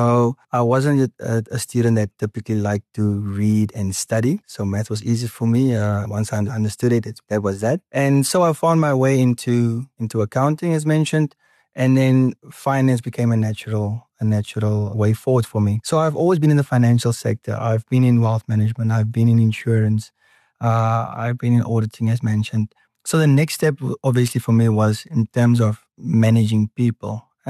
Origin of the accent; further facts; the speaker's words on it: Windhoek, Khomas, Namibia; also born or lived in Isakos; I was born in Windhoek. First 5 years of my life, I grew up in Isakos. Then we moved back to Windhoek. I schooled here.